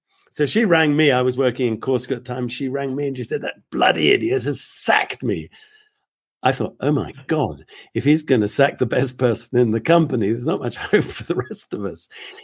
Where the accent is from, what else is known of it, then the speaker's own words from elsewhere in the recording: United Kingdom; now in Val d'Isère, France; You can only stay 90 days in 180 as a Brit. So I now have residence here.